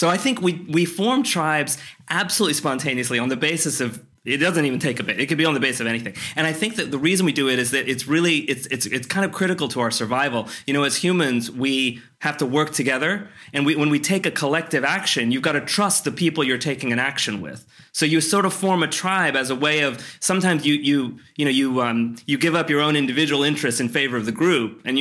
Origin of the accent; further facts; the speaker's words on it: Ohio, United States; which was the Miami Valley Atari Computer Enthusiasts. I grew up in Ohio.